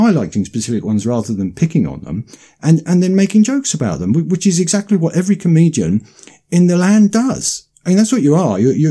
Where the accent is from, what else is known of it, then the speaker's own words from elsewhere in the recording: United Kingdom; it goes right against everything that people understand as being British, because we've always had a tradition of humour.